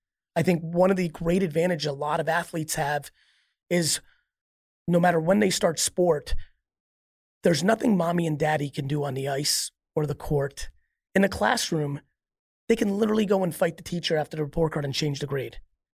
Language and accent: English; Edison, New Jersey, United States; also born or lived in Queens, United States; Plus where, you know, we moved from Queens to New Jersey. I grew up in a 1980s Edison, New Jersey childhood, which meant my mom had no idea what I was doing.